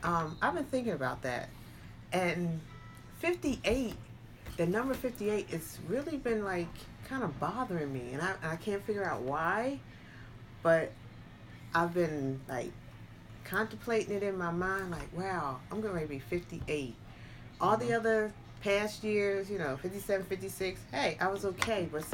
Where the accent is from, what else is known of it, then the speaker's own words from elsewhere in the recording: Atlantic City, New Jersey, United States; Well, I grew up in Atlantic City, New Jersey. Grew up in a part of the town that what they called the Inlet.